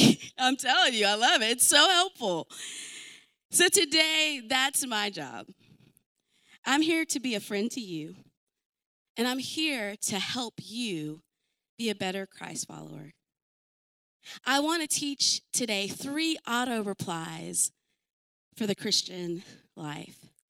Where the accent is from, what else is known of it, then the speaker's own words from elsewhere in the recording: North Dakota, United States; born there; I'm so thankful I was born in America. I was born in North Dakota.